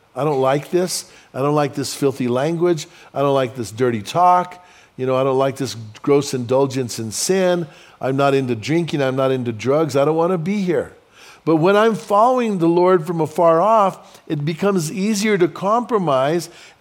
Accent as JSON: {"language": "English", "town": "Bernalillo", "region": "New Mexico", "country": "United States", "tie": "born or raised there", "said": "I grew up in Bernalillo, where I grew up at. We lived in the midst of Indian reservations. There was a bunch of reservations around us, and they all came to school with us."}